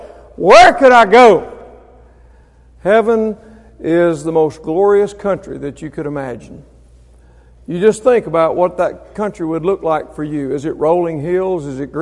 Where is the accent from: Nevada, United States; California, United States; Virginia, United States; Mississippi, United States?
Mississippi, United States; This is not a river from Mississippi, I can tell you right now. Okay? I'm from Mississippi. I've seen those rivers.